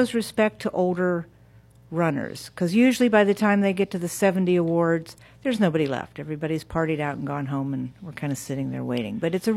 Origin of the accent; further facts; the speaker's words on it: Pittsburgh, Pennsylvania, United States; moved away as an adult; also born or lived in Florida / California; now in Hawaii, United States; we grew up in Pennsylvania, in Pittsburgh.